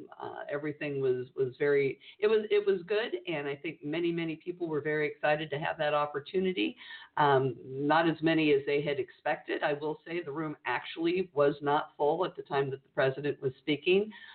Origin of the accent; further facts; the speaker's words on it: California, United States; But, you know, as being a Californian